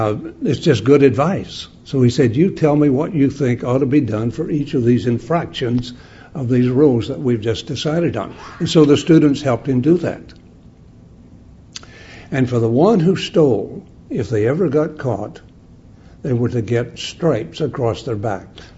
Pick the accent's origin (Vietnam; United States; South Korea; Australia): United States; West Virginia; because I come from the South. I was born and raised in the hills of West Virginia, the Appalachia areas, where there was a lot of rural people